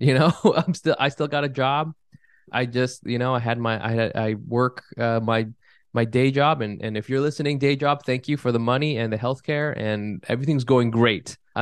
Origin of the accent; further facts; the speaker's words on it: California, United States; growing up in California, you know, I was kind of like, I had an arm's length from the Vietnamese culture. And like, and I grew up in California in the 90s.